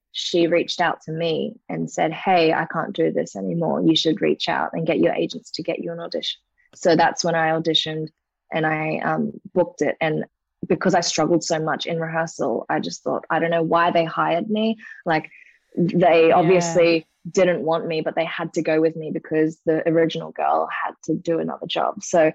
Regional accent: Cairns, Queensland, Australia; also born or lived in Korea; I was born in Korea, but I grew up in Cairns my whole life

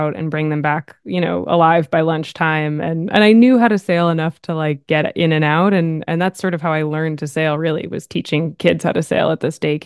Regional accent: New York, United States; I'm from New York State, so the Hudson Valley area. So it's a little bit north of New York City, on the Hudson River. So that's where I started sailing, was on the little river there.

